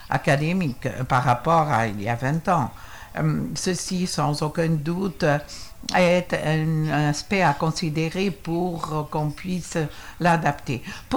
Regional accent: Portugal; French is a second language; l'importance du Luxembourg également chez nous au Portugal

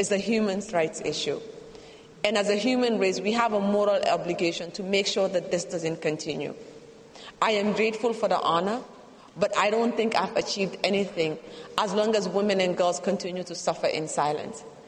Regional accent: Gambia; I am originally from the Gambia, which is the smallest country in mainland Africa.

